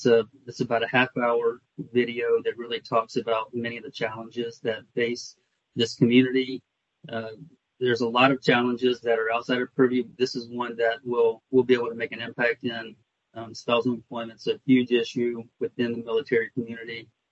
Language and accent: English; Florida, United States; As you see it here, I was born and raised in Florida.